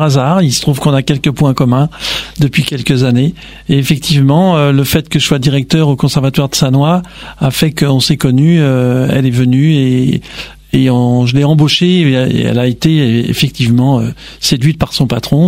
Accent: Veneto, Italy; moi je suis italien et de cette région là et donc c'est vrai que ça nous fait très plaisir d'aller régulièrement à Venise.

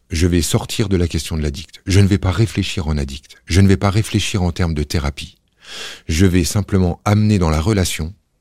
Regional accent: Grand Est, France; J'arrive des Vosges, moi. J'ai grandi dans les Vosges.

